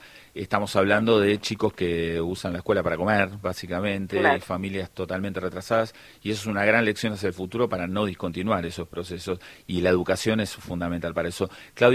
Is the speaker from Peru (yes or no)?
no; Argentina; Es recuperar un hardware que nosotros como sociedad argentina pagamos